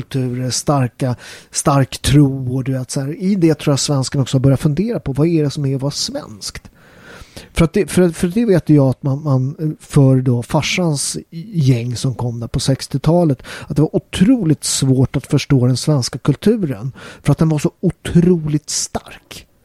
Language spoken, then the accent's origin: Swedish; Sweden; Som jag som är tvåkulturell, jag är född och uppväxt i Sverige, också svensk medborgare, blev det när jag började tävla för landslaget 1989 svensk.